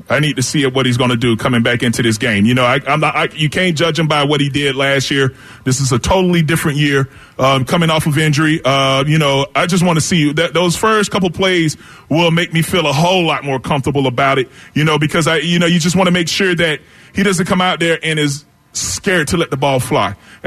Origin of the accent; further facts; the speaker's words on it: DeLand, Florida, United States; Yeah, because I'm from DeLand, Florida, man. There's no snow down there.